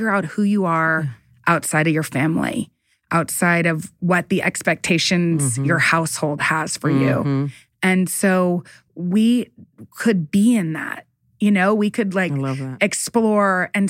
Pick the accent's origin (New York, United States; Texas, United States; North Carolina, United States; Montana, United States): Texas, United States; Midland; We grew up in Midland, Texas, moved to Dallas.